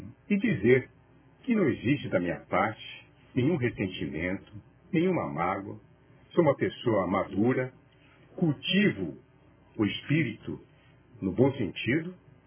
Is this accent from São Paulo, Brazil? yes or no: yes; Mogi das Cruzes, São Paulo, Brazil; Nasci em Mogi. Fui criado aqui em Biritiba Sul. Tenho toda a minha família aqui em Mogi das Cruzes. E além de ser mogiano